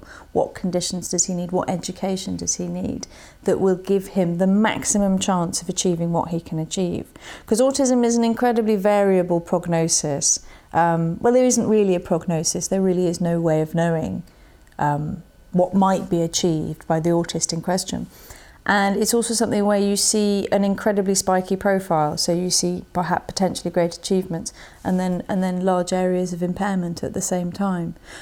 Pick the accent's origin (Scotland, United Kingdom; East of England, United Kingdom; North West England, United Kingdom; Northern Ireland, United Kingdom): East of England, United Kingdom; Cambridge; I was born in Cambridge in 1970. So I too have been here on and off for most of my life.